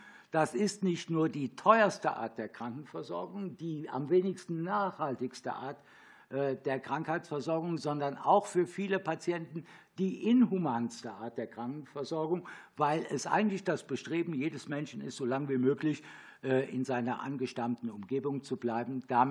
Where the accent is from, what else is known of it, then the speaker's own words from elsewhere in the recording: Rhineland-Palatinate, Germany; ich komme vom Land, aus dem Westerwald, das merken Sie ja am bäuerlichen Auftreten